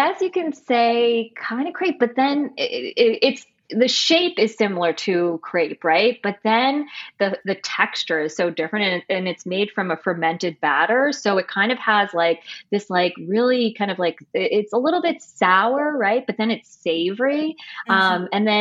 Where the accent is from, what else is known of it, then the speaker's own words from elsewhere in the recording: Summit, New Jersey, United States; I was born there, and I actually grew up in Jersey, born and bred. And then I ended up going to school on the West Coast.